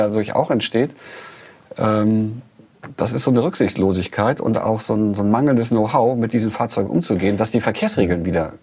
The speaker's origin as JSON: {"language": "German", "town": "Eckernförde", "region": "Schleswig-Holstein", "country": "Germany", "tie": "born or raised there", "said": "so wo ich aufgewachsen bin in Eckernförde, sind wir nach Kiel oder nach Hamburg gefahren."}